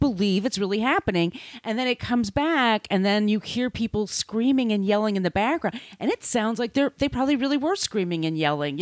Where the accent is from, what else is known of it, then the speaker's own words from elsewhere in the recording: East Coast, United States; I'm from the East Coast, but you lived there for a while.